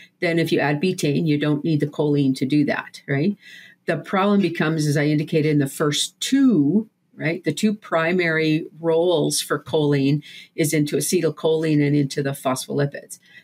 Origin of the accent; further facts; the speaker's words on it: Saskatchewan, Canada; now in United States; So I'm originally from the Prairie Province, Saskatchewan, up in Canada. It's actually very similar to where we live now in South Dakota, except that instead of corn and soybeans, you'll see wheat, barley, and canola for the most part. So it's flat like here.